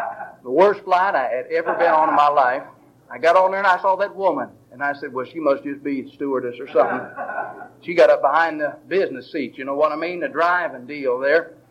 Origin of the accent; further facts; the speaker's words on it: Ohio, United States; accent: Southern drawl; I'm originally from Ohio, but I've been down south so long, people say I speak with a southern drawl.